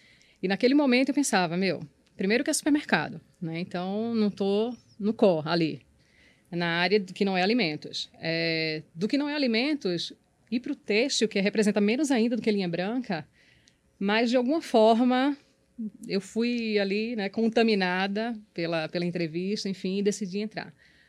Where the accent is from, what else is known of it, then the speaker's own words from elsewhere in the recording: Recife, Pernambuco, Brazil; moved away as an adult; now in São Paulo, Brazil; ele tinha um elo que me ligava ainda à minha cidade natal. Né? Tinha uma estrutura ainda lá em Recife